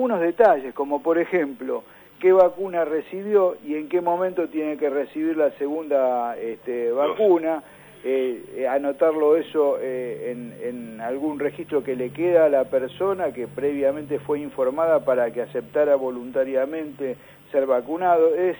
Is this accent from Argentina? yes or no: yes; Argentina